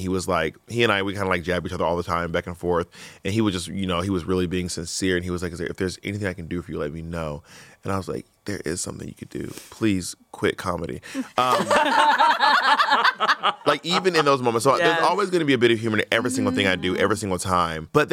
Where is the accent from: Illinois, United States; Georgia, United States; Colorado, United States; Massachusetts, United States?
Georgia, United States; Atlanta; So I'm from Atlanta, and we probably take Black History Month a little more seriously than other places do.